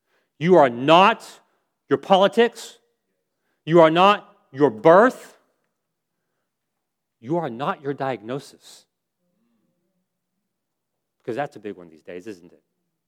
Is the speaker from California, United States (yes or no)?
no; Texas, United States; born there; now in Virginia, United States; I was born in Texas, very proud of it. Thank you, Jesus. I was born in Texas. I love it.